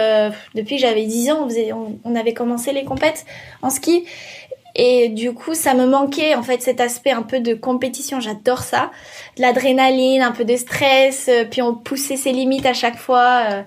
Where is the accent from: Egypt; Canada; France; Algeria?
France; the Alps; now in Bayonne, France; Je suis originaire des Alpes et j'ai déménagé il y a 8 ans dans le Pays Basque avec ma maman et ma sœur.